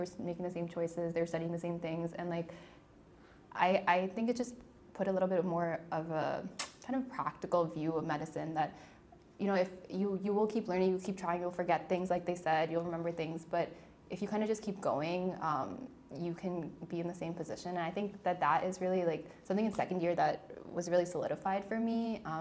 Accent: Washington, District of Columbia, United States; I'm from DC.

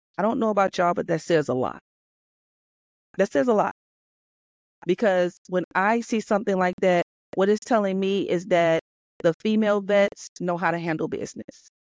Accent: Detroit, Michigan, United States; I'm going to just say I am from Detroit.

